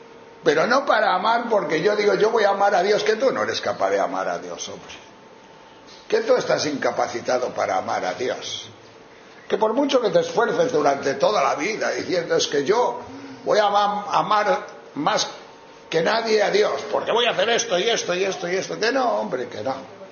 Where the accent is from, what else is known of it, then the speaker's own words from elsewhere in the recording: León, Castile and León, Spain; Yo, como soy de León, pues eso, en mi pueblo había vacas y burras